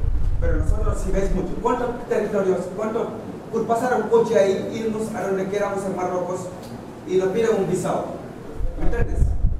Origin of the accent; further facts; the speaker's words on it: Gambia; Yo también, mi gobierno mismo que es Gambia, no es político.